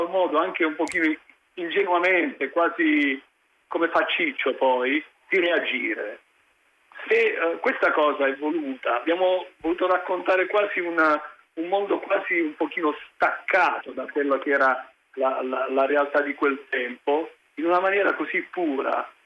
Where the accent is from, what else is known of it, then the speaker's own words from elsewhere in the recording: Rotondella, Basilicata, Italy; also born or lived in Bernalda; Io sono nato in un posto che si chiama Bernal, un paesino che si chiama Bernald, e sono cresciuto anche in un paesino che si chiama Rotondella, al confine con la Calabria.